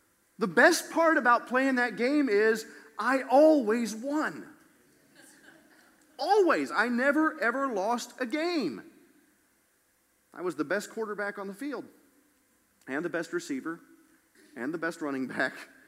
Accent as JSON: {"language": "English", "town": "Bellbrook", "region": "Ohio", "country": "United States", "said": "Okay, I'm from Bellbrook, Ohio, but I'm not stupid."}